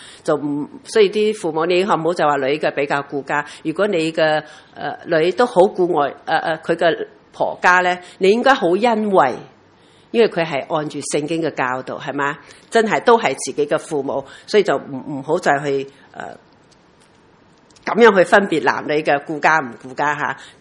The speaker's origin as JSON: {"language": "Cantonese", "country": "China"}